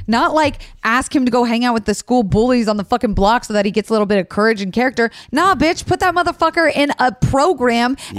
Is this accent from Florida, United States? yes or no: yes; Florida, United States; but I'm from Florida, and I have an interesting relationship with my parents.